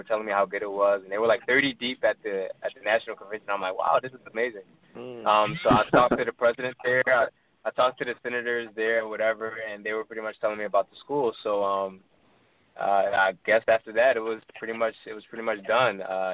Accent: Philadelphia, Pennsylvania, United States; I'm originally from Philadelphia. I have four younger brothers. Actually, I'm sorry, three younger brothers. I'm the fourth one. from Philadelphia, Pennsylvania. I grew up there.

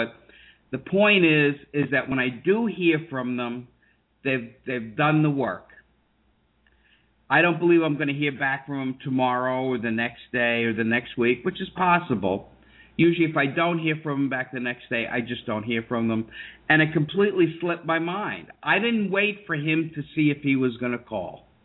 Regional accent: New York, United States; I'm from New York, had been up in the Trade Towers

